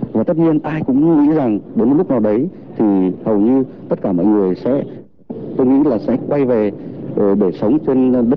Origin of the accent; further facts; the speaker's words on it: Nghệ An, Vietnam; now in Slovakia; Vâng, tôi là quê ở Nghệ An.